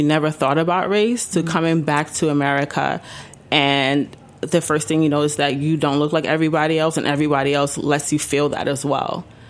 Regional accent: Ghana; now in United States; So for me, as a Ghanaian American, as somebody who has immigrated from Ghana recently

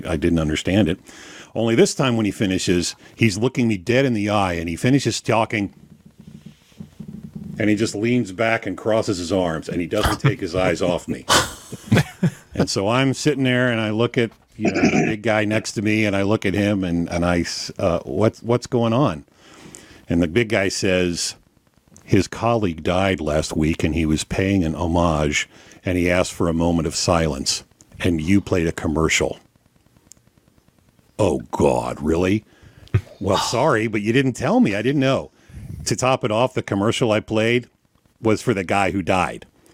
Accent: Cincinnati, Ohio, United States; And, you know, I'm the guy from Cincinnati. I took German in school

